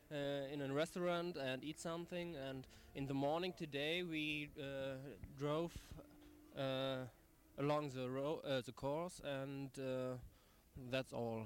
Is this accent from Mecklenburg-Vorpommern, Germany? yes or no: no; Wipperfürth, North Rhine-Westphalia, Germany; I come from Germany, Wipperfürth. It's near Cologne.